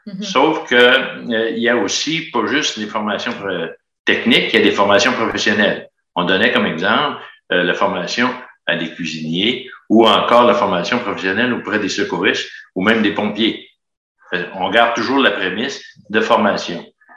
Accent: Portneuf-sur-Mer, Quebec, Canada; moved away; je suis originaire du village de Portneuf-sur-Mer. J'ai vu avec le temps, j'ai quitté un bon bout de temps

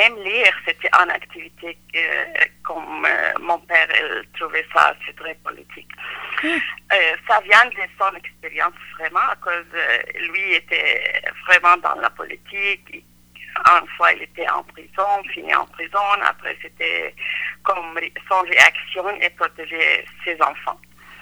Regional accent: Syria; French is a second language; moved away; Pour moi, je viens de la Syrie, de la côté nord, vraiment proche de la frontière entre les Turquies et l'Irakie, frontière. Alors, je suis grandie là-bas avec une grande famille

